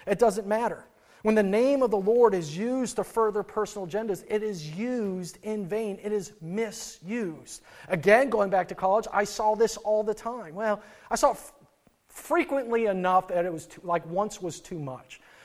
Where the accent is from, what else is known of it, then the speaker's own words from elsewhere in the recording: Midwest, United States; Like I, growing up in the Midwest and hearing about early America